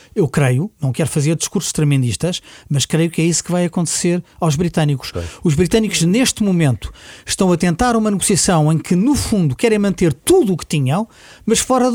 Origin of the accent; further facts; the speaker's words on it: Portugal; Quer dizer, nós somos portugueses.